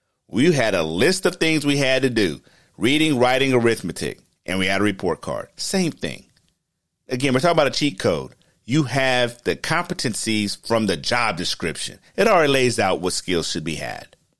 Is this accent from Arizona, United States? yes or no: no; Los Angeles, California, United States; Yes, I'm from L.A. I'm from California.